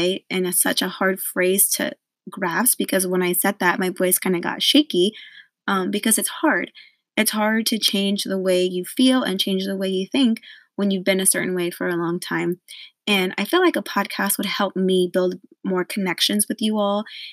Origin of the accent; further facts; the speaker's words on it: Austin, Texas, United States; I am 28 years old. I am born and raised in Austin, Texas, hook 'em horns.